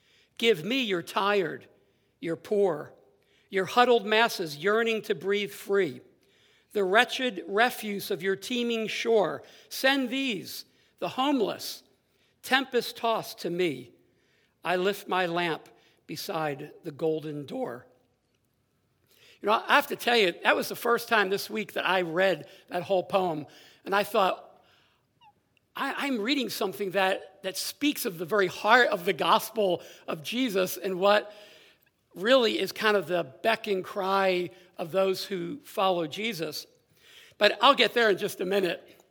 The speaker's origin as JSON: {"language": "English", "town": "Philadelphia", "region": "Pennsylvania", "country": "United States", "tie": "born or raised there", "said": "I've only seen it from a distance, and I grew up in Philadelphia, not all that far away."}